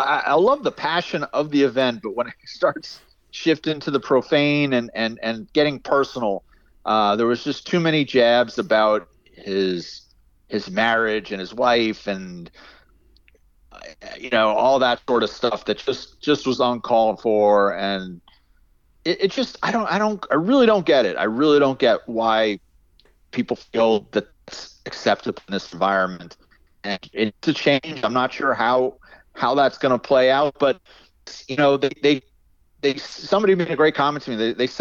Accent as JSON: {"language": "English", "region": "New York", "country": "United States", "said": "as a New Yorker, I don't want this to be about the New Yorkers."}